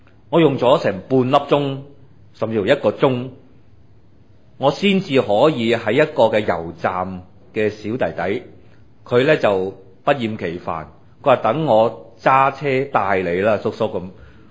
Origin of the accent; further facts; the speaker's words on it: Guangdong, China; 用我哋广东人嘅讲法